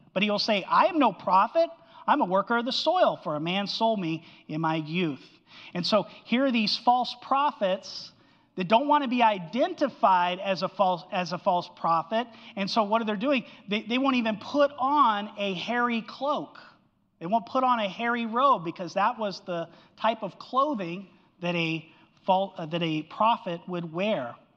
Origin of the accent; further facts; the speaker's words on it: Albuquerque, New Mexico, United States; I grew up in Albuquerque, New Mexico, out in the desert, and at nighttime, it gets cold, right?